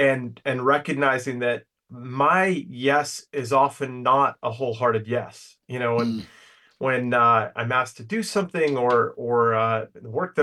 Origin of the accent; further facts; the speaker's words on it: New York, United States; I grew up on Long Island. I'm more of a heartbroken Knicks fan.